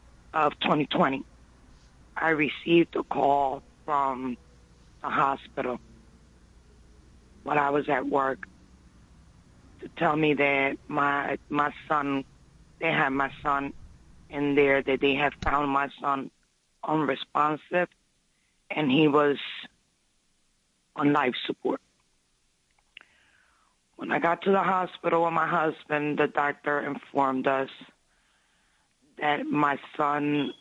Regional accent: Puerto Rico; now in Philadelphia, United States; Yes, we're from, well, I'm from Puerto Rico, but I came to Philadelphia 33 years ago. So we live in North Philadelphia.

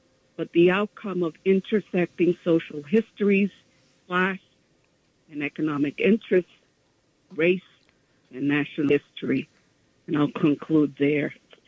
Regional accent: United States; We were the first large generation born and raised in the United States.

